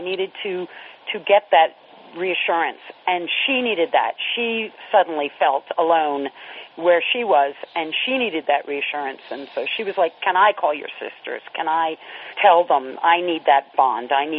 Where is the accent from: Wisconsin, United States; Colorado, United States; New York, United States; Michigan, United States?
New York, United States; also born or lived in Florida, United States; they're in New York and in Florida, places I've lived and where I grew up in New York.